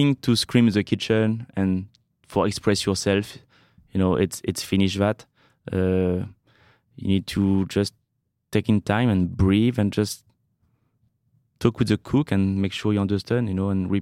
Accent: France; English is a second language; when I grew up in France, we do roasted chicken.

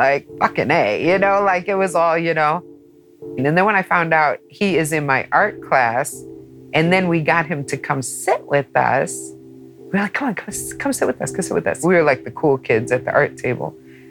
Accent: Rochester, United States; I had great teenage years growing up in Rochester. I did everything a teenager wasn't supposed to do.

